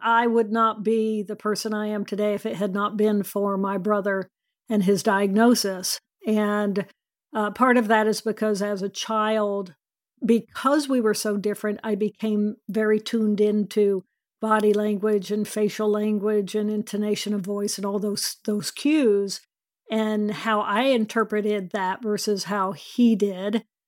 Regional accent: Indiana, United States; I grew up in Indiana. We had friends at the Indianapolis 500.

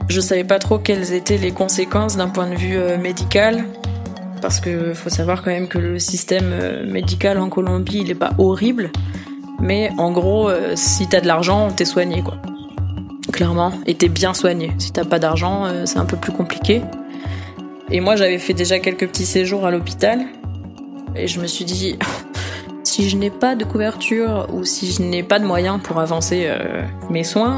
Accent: Brittany, France; Moi, je suis bretonne

